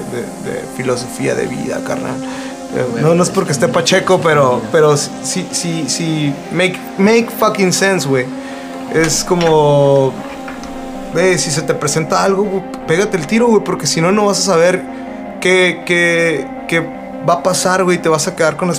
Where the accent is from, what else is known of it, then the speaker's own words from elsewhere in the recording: Sonora, Mexico; Yo vengo de Sonora, güey. Entonces, 20 bolas en Sonora son 20 pesos, güey.